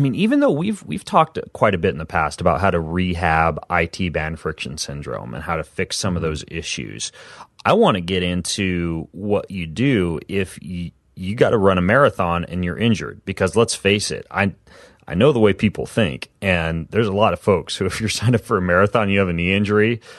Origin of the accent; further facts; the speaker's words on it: Minnesota, United States; I'm from Minnesota, and I wear Hokas.